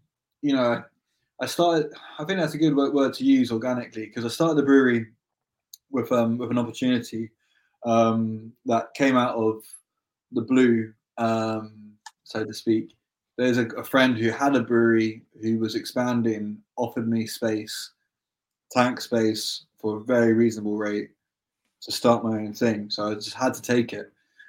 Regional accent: London, United Kingdom; now in Scotland; I'm from London.

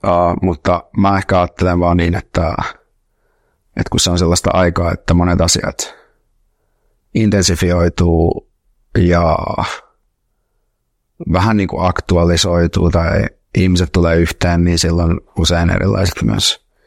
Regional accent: Turku, Southwest Finland, Finland; vaikka mä oon Turusta

